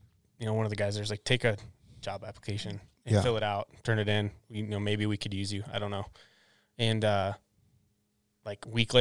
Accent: Wisconsin, United States; Essentially, I worked on my own stuff and I worked on friends' stuff growing up in Wisconsin. And then when I moved out here, the first job I had out here wasn't in the archery field

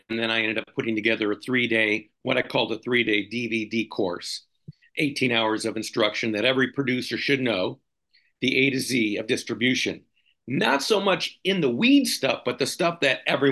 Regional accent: Chicago, Illinois, United States; I am originally from Chicago, so Midwestern born and bred

